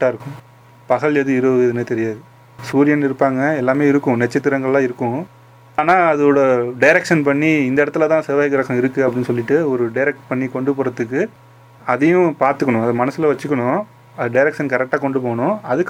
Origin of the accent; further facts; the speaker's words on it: India; born there; நானும் இந்த மண்ணில் பிறந்தேன்